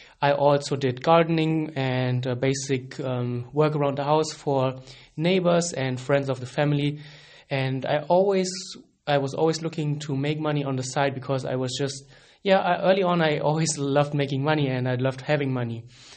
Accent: Germany; now in Frankfurt, Germany; We are both from Germany, and right now we're actually living both in Frankfurt, which is the banking city here in, or the banking capital of Germany.

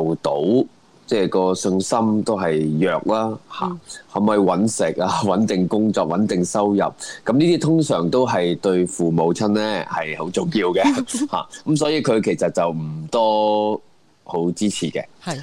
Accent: Hong Kong; 我啊，我系啦，香港土生土长啦，电影导演啦

